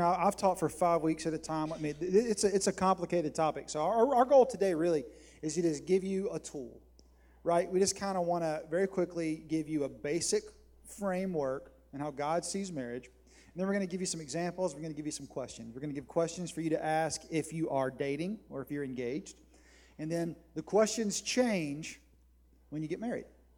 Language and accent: English; South Carolina, United States; I grew up in South Carolina. We didn't have much to do, right? And I was a Gamecock fan in the mid to late 80s.